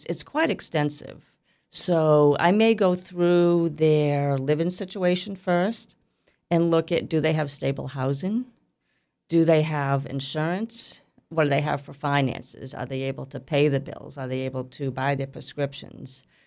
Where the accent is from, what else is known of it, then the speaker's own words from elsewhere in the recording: East Coast, United States; I am from the East Coast, and that's where my career in social work began.